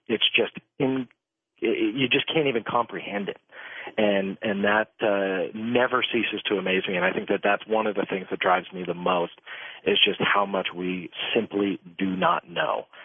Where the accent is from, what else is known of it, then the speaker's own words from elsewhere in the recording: United States; I am an American born and raised. I am very proud of the country I live in.